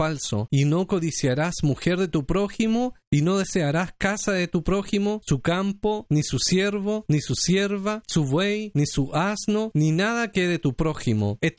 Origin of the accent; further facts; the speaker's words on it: Talcahuano, Biobío, Chile; born there; una ciudad en Chile que se llama Talcahuano, donde yo nací.